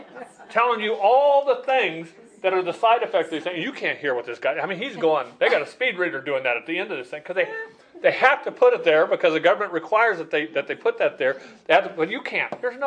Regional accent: Chandler, Arizona, United States; I remember growing up in Chandler, and that was, you know, in the 60s

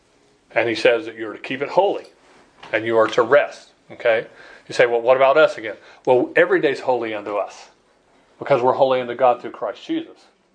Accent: Chandler, Arizona, United States; I remember growing up in Chandler, and that was, you know, in the 60s

